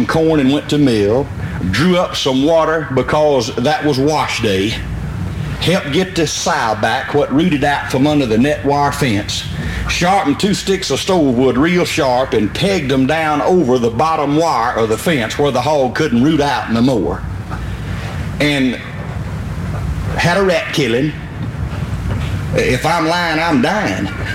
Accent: Liberty, Mississippi, United States; First of all, I want you to know that I come from Route 4 in Liberty, Mississippi. Now that's 12 miles west of Macomb, Mississippi, 65 miles due northeast of Baton Rouge, Louisiana, and 116 miles due north of New Orleans, Louisiana.

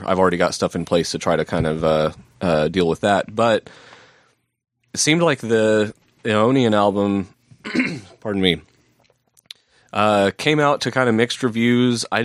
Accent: Dallas, Texas, United States; That one was kind of cool for me because it's like he's from the Fort Worth area, which is, you know, I grew up in Dallas.

